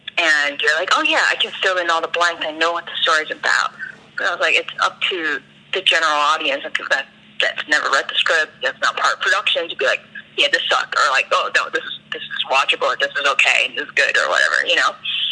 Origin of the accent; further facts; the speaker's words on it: New York, United States; We're all from New York, so we've known each other for a while.